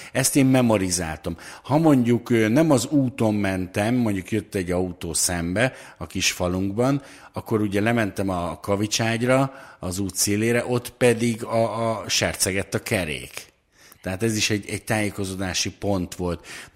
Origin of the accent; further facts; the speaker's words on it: Hont, Nógrád, Hungary; also born or lived in Balassagyarmat; Én egy Nógrád megyei kis faluban, Honton éltem nagyon-nagyon sokáig. Balassagyarmaton születtem